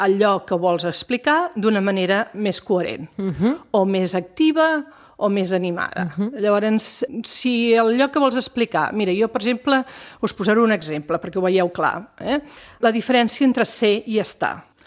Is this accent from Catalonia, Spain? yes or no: yes; Catalonia, Spain; accent: Catalan; jo tinc un accent, mm-hmm, jo no puc exposar els nanos a tots els accents llatins, perquè el meu accent, mm-hmm, quasi que és més català que espanyol.